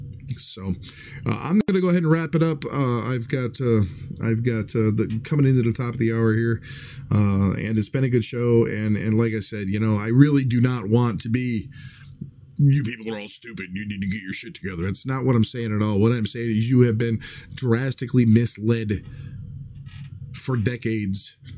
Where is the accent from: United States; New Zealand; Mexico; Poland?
United States; Midwest; sorry, I'm from the Midwest. You guys is our plural.